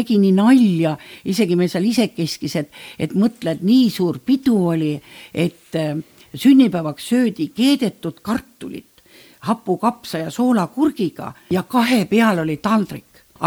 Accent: South Estonia, Estonia; vaat mina olen Lõuna-Eestist ja seal öeldakse ka asju õige nimega

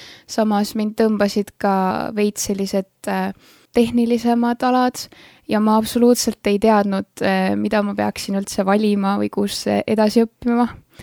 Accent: Rakvere, Lääne-Viru County, Estonia; now in Tallinn, Estonia; Tallinn oli selles mõttes hüppeliselt hoopis teissugune võrreldes selle Rakvere ja väikse külakohaga, kus ma tegelikult pärit olen.

